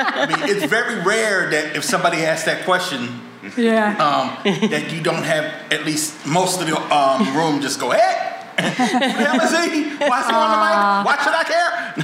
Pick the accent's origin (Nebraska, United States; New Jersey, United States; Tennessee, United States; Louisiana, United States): New Jersey, United States; Newark; born there; they raised us in the suburbs, so we missed all the inner city drama that you had to deal with back then. I was born in Newark.